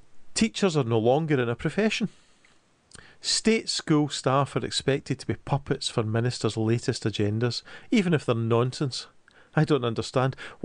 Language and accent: English; Scotland, United Kingdom; I'm a Scottish left-wing family boy